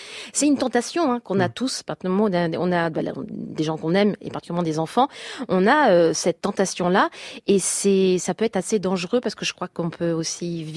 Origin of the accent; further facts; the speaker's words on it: Île-de-France, France; Je viens de banlieue parisienne, de la Seine-Saint-Denis. Alors, je peux vous dire, j'avais très très envie de quitter cet endroit.